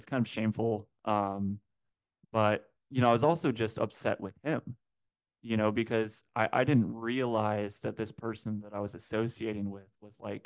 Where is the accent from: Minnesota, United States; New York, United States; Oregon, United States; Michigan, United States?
Oregon, United States; Portland; Kind of just north of where I grew up in Portland, Oregon.